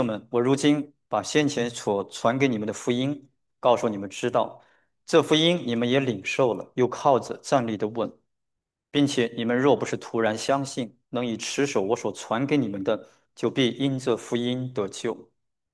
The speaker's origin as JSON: {"language": "Chinese", "country": "China", "said": "适合我们中国人的口味，就是给人带来福气的声音"}